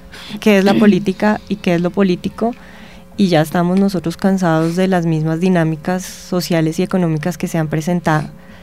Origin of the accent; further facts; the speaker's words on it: Colombia; Hay que entender como ciudadanos o como colombianos, que nosotros siempre hemos visto o vemos el conflicto en todos los ámbitos.